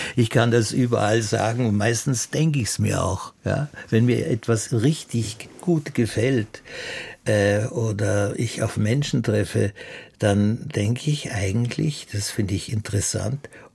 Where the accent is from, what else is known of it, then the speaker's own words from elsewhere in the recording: Altaussee, Styria, Austria; born there; Ich werde mit den Kindern, meiner Frau und den Kindern in Altaussee sein, dort, wo ich geboren bin und wo wir eigentlich die wichtigen Tage im Jahr, wenn es geht, gemeinsam verbringen. Mhm. Und ich habe sehr viele Freunde und natürlich auch Verwandte in der Gegend.